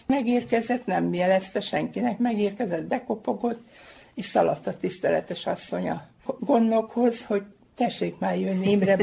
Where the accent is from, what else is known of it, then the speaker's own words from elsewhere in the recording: Miskolc, Borsod-Abaúj-Zemplén, Hungary; now in Szank, Hungary; messziről kerültünk ide, mind a ketten, a férjem Soproni, én miskolci vagyok